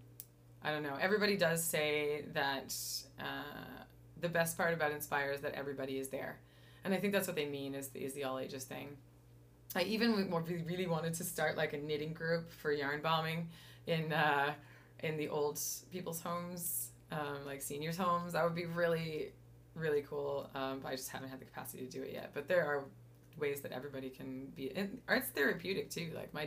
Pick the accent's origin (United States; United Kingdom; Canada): Canada; Riverview, New Brunswick; I grew up in Riverview, and when I was growing up, for me, I thought that art was for French people because all of the galleries were French.